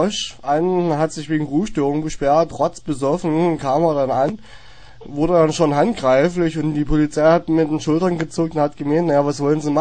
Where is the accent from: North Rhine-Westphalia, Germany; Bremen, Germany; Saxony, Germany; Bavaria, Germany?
Saxony, Germany; ich komme ja aus der Oberlausitz